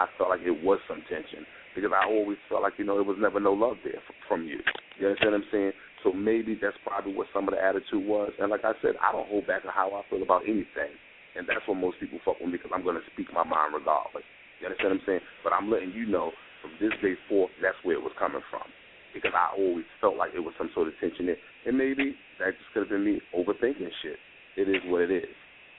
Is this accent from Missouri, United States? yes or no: no; Bronx, New York, United States; I'm born and raised in the Bronx.